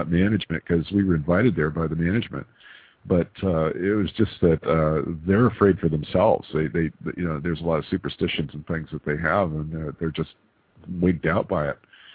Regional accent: Paradise, California, United States; I grew up in near Paradise, California, which is, you know, it made the news when it nearly burned down a couple of years ago

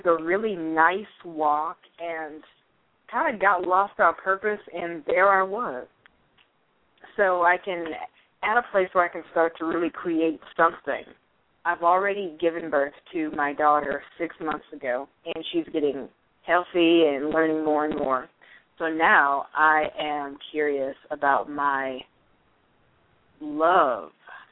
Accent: Los Angeles, California, United States; I came from Los Angeles.

